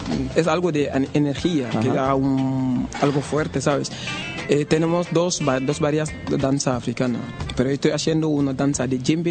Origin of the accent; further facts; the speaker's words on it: Senegal; now in Spain; Sí, venimos de Senegal.